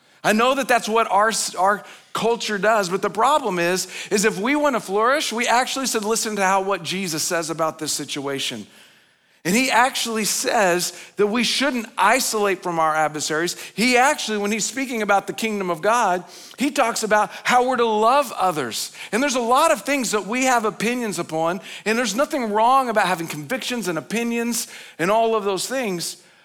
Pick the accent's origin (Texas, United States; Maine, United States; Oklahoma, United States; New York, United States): Oklahoma, United States; I grew up in Oklahoma, and some of you have known that.